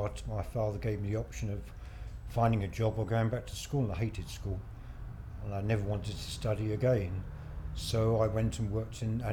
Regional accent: Brighton, South East England, United Kingdom; also born or lived in Southampton / Nottinghamshire / America / Kent; I'm 63 years old and I come from Brighton in East Sussex.

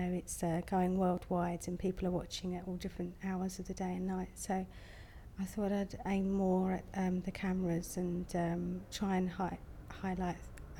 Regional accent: Ewell, South East England, United Kingdom; I'm 40 and I'm from Ewell in Surrey.

